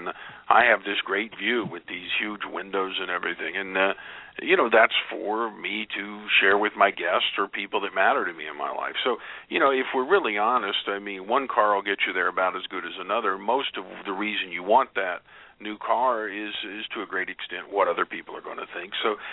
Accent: Oklahoma, United States; Yes, I grew up here in Oklahoma

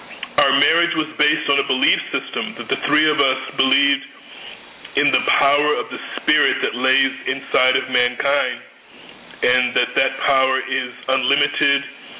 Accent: Santa Barbara, California, United States; also born or lived in Georgia / New York; I grew up in Santa Barbara.

